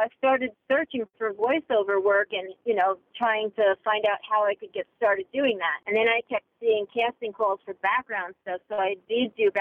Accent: New York, United States; now in New Jersey, United States; I grew up in Brooklyn.

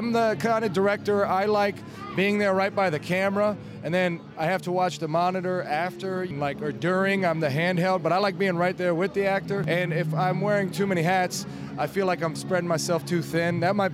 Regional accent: Cincinnati, Ohio, United States; and I'm from Cincinnati, Ohio.

